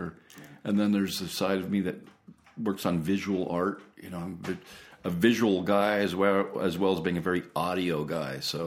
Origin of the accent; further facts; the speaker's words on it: Pasadena, California, United States; Yeah, I remember, well, I grew up in Pasadena